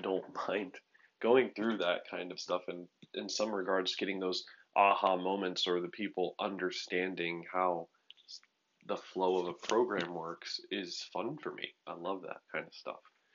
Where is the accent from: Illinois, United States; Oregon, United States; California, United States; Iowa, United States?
California, United States; Pasadena; born there; I was born in 1989 in Pasadena, California, in Huntington Memorial Hospital